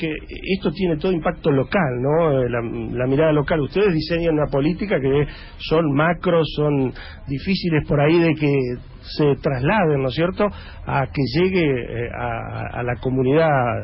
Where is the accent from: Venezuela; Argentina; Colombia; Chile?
Argentina; Sauce Pinto, Entre Ríos; El pueblo mío se llama Sauce Pinto. cerquita de Paraná, no. unos 25 kilómetros.